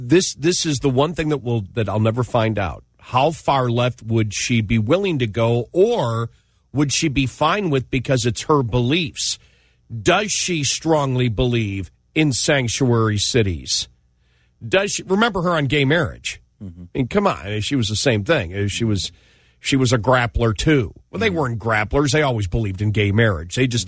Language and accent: English; Buffalo, New York, United States; Look, I'm from Western New York, the Buffalo area, and I remember when she ran.